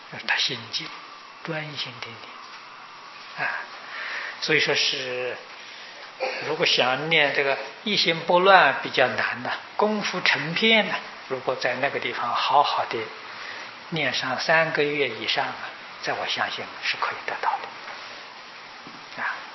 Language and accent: Chinese; China; 美国佛教可以说还是在萌芽的时代啊，听众啊很少啊，听众很少，尤其是我们中国人啊